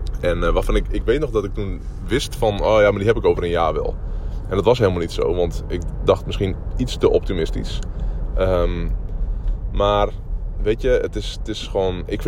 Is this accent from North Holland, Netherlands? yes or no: no; Drachten, Friesland, Netherlands; Die ik vanmiddag hier in mijn geboorteplaats in Drachten had ontmoet. En ik rij nu letterlijk door mijn oude straat waar ik ben opgegroeid.